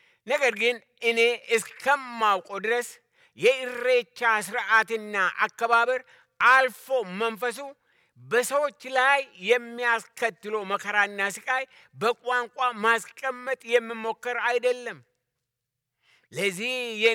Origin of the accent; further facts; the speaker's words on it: Abo Chonge, Oromia, Ethiopia; also born or lived in Wollega; የተወለድኩት በወለጋ ክፍለ አገር በግንቢ አውራጃ በደንጎሮ ዲሲ በሚባል ሲሆን ያደግኩት በአቦ ጮንጌ አካባቢ፣ የተማርኩት በቦጅ ድርመጂ አንደኛ ደረጃ ትምህርት ቤት ነው።